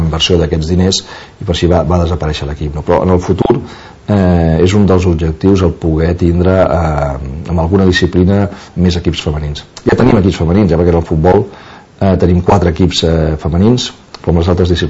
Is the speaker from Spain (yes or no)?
yes; Catalonia, Spain; no és que tinguem que fer una cosa especial per dir que som catalans, perquè ho som. Som de mena